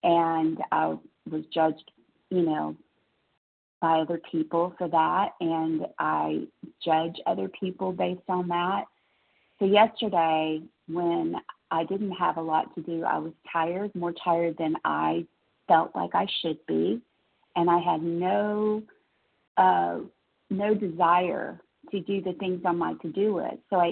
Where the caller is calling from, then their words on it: Tennessee, United States; from Tennessee.